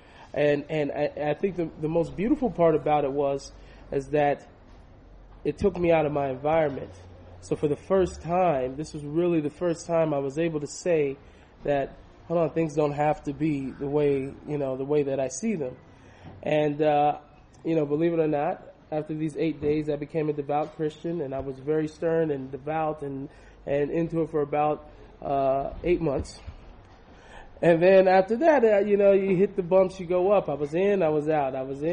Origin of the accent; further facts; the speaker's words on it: Seattle, Washington, United States; I grew up in Seattle, Washington.